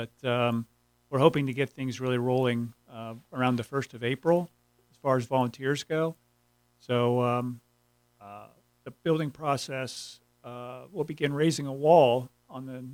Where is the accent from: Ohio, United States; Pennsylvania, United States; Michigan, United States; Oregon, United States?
Ohio, United States; Columbus; because I'm from Columbus, Ohio, I'm a Buckeye